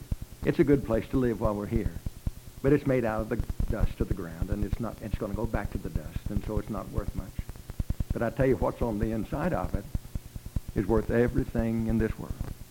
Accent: Indiana, United States; I was born and raised in Indiana, down about 30 miles south of Terre Haute.

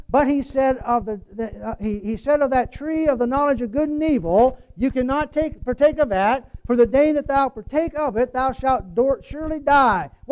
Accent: Ohio, United States; also born or lived in West Virginia; I was born in West Virginia, but I lived in Ohio, so most people consider me a Buckeye.

